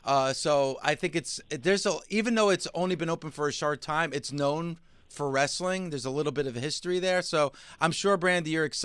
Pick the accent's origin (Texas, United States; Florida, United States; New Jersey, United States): New Jersey, United States; obviously everyone who listens to this show knows I'm from Jersey.